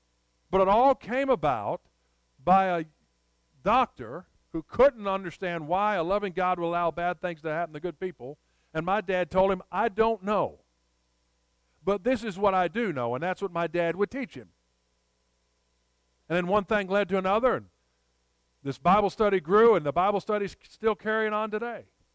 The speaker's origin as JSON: {"language": "English", "town": "Raleigh", "region": "North Carolina", "country": "United States", "lives_now": "Lebanon, United States", "said": "We come from Raleigh, North Carolina, to Lebanon, Virginia."}